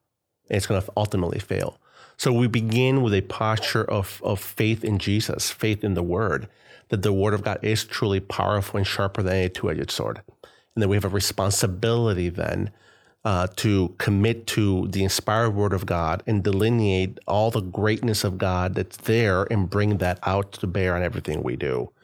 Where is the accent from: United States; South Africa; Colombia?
Colombia; whether it's in Northern Michigan or it's in Nepal or it's in Colombia, my home country, wherever it is